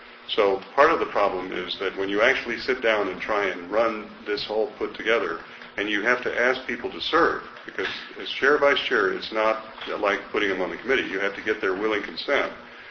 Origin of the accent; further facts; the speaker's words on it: the South, United States; I grew up in the South.